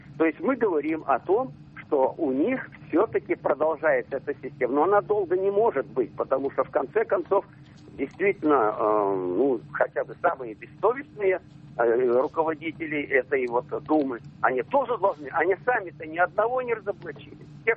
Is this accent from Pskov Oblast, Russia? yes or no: no; Kazan, Tatarstan, Russia; я из Казани.